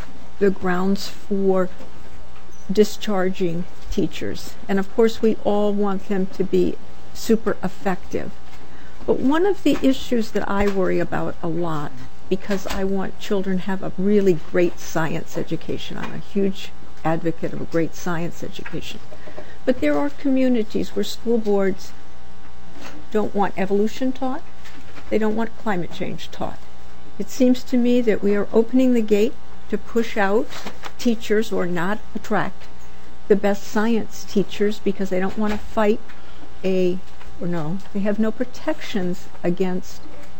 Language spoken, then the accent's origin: English; Minneapolis, Minnesota, United States; And one is, since I'm from Minneapolis, I'm very concerned about the immense amount of property tax increase this bill has for Minneapolis.